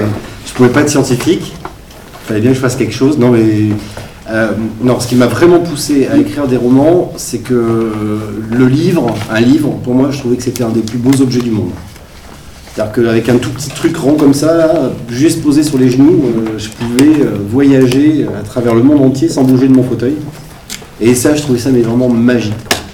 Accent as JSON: {"language": "French", "town": "Bordeaux", "region": "Nouvelle-Aquitaine", "country": "France", "said": "ça je crois que vous le savez. Je viens de Bordeaux, j'ai 45 ans"}